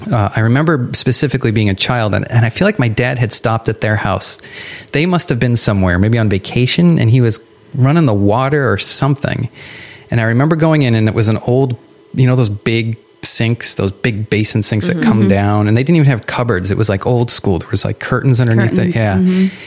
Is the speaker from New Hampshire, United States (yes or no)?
yes; New Hampshire, United States; we grew up in New Hampshire, and New Hampshire is like the epicenter, or at least New England, of scariness in.